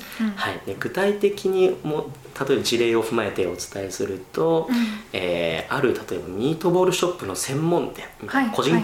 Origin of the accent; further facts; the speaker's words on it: Mie, Japan; 僕の出身が三重県なんですけれども、つい先日帰省のついでにですね